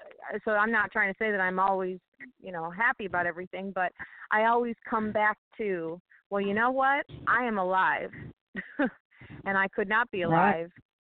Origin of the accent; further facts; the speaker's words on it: Ohio, United States; now in Florida, United States; And then we ended up moving to Florida, not shortly after that, from Ohio, because I'm originally from Ohio.